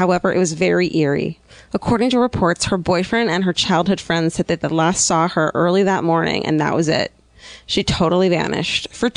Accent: Arizona, United States; oh, I'm from Arizona.

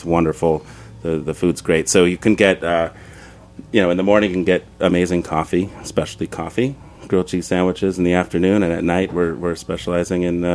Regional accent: Long Island City, New York, United States; We live in Queens. I was raised in Long Island City. We have a very strong sense of pride about where we are.

